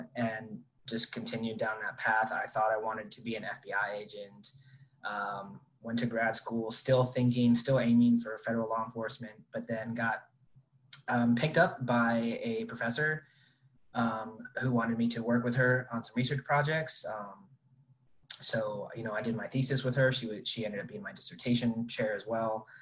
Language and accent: English; Carmel, Indiana, United States; also born or lived in Michigan; I grew up in the Midwest, North Midwest. I was born in Michigan, moved to Carmel, Indiana when I was six, and that's where I was raised more or less, which is a conservative, wealthy suburb of Indianapolis.